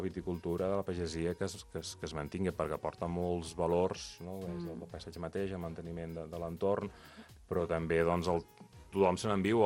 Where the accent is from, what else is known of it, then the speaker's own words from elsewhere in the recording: Sant Sadurní, Catalonia, Spain; jo soc fill de Sant Sadurní